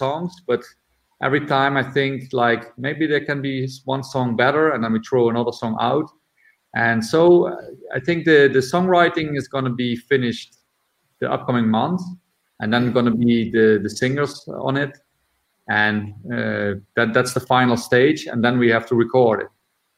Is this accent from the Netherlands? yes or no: yes; Netherlands; English is a second language; For example, with … we have it much more easier, because we come from the Netherlands.